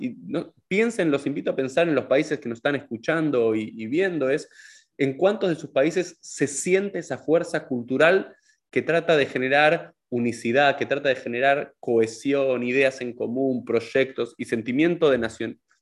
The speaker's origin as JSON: {"language": "Spanish", "country": "Argentina", "tie": "born or raised there", "said": "yo, siendo argentino, habiendo vivido prácticamente toda mi vida en la Argentina"}